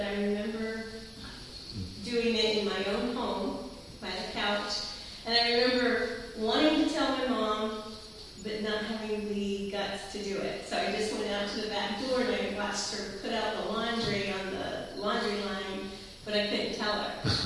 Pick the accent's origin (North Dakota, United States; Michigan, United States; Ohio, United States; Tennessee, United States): Ohio, United States; Findlay; Well, I grew up in Findlay, Ohio, which is in the States, of course, and I went to a church with my parents